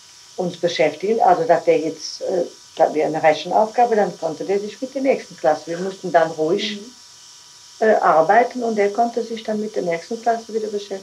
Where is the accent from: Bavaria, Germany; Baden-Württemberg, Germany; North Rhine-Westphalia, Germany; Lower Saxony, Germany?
North Rhine-Westphalia, Germany; Roitzheim; born there; Ich bin in Reutzheim geboren. Und ich bin dann 46 eingeschult worden nach Kuchenheim. Und wir sind Anfang 47 nach Reutzheim angekommen.